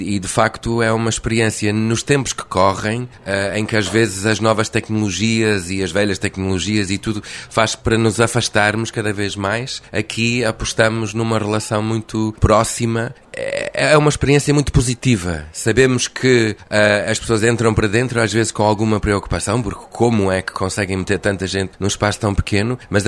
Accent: England, United Kingdom; Portuguese is a second language; que sou inglês.

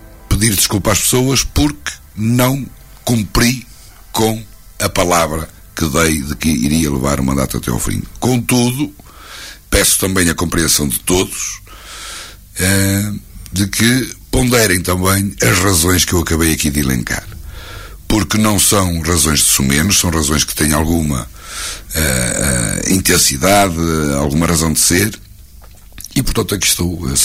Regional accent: Ovar, Aveiro, Portugal; a minha terra e as minhas pessoas, as nossas gentes, no meu coração, e tudo farei para ajudar este grande município que é o município de Ovar, a quem eu tudo devo

